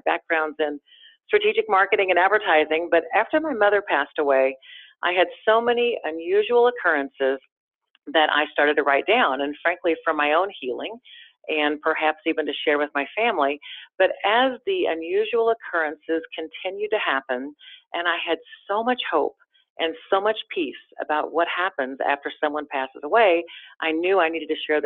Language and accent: English; Missouri, United States; I always say I grew up in Missouri, which is the show me state